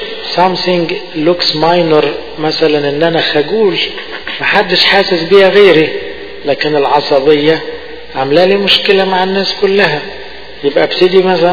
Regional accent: Egypt; زي المريض عندنا في مصر يا جماعة

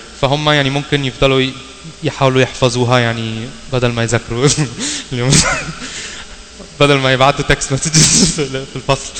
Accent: Washington, United States; ايوه احنا من واشنطن. لكن يعني اهم حاجه نفتكر ان احنا كلنا من امريكا

